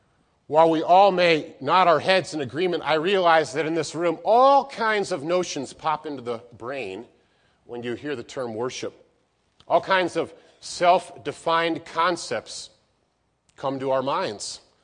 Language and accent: English; Illinois, United States; I'm originally from Illinois. Came here to ABC in 1994 and then graduated in 98